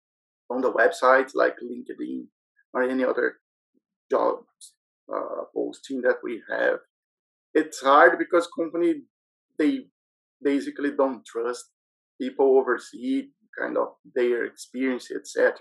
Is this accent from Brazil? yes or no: yes; Brazil; I'm from Brazil.